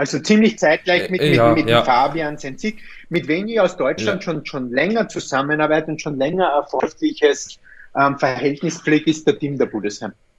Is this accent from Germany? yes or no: no; Austria; bei uns in Österreich